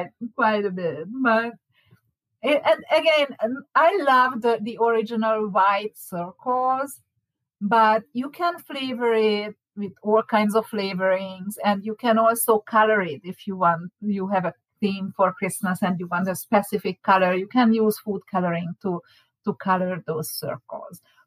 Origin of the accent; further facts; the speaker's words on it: Hungary; I'm from Hungary. We didn't grow up with the peanut butter.